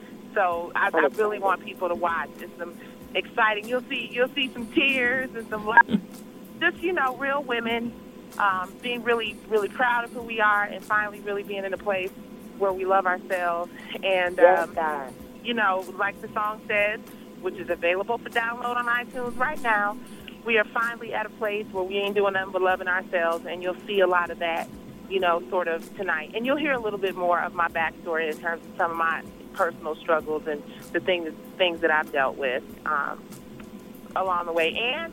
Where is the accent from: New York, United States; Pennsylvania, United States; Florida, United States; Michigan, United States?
Michigan, United States; Detroit; from Detroit